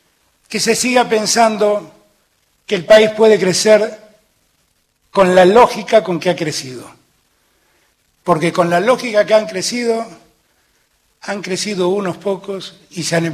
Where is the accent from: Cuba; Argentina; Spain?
Argentina; es una cosa que hicimos todos como argentinos